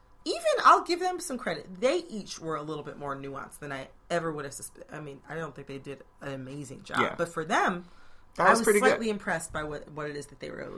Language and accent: English; Detroit, Michigan, United States; because we had something similar and I was growing up in the Detroit area.